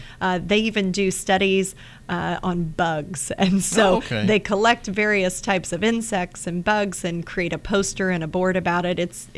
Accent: Daviess County, United States; And when my parents moved to Daviess County and I was raised here, that was something that they thought was important

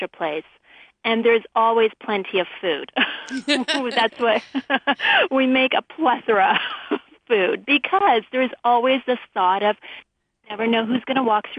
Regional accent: Canada; now in Los Angeles, United States; I've always loved to share our food with our friends here in Los Angeles and growing up in Canada.

